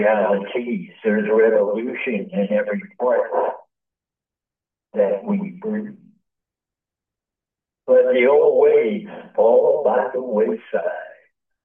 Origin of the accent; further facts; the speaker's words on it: New York City, New York, United States; I went to a facility in New York City, my hometown